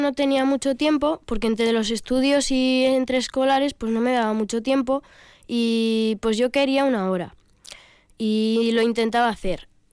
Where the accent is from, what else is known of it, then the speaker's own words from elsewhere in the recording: Villavelayo, La Rioja, Spain; Pues yo soy de Villabelayo, bueno, uh-huh. Mi pueblo